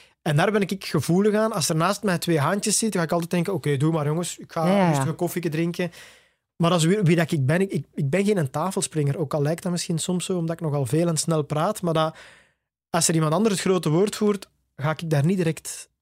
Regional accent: Tervuren, Flemish Brabant, Belgium; mijn ouders hadden, als ik klein manneke was, hadden die in Torp Ter Vuren, waar ik opgegroeid ben, een kleine traiteurszaak

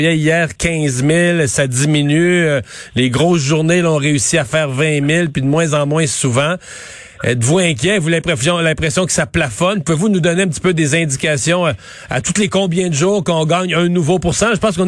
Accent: Canada; chez nous au Canada

